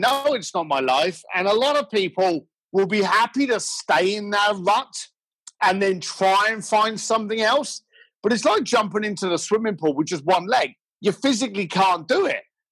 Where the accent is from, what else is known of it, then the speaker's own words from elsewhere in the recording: London, United Kingdom; I was a bricklayer from East London with my family.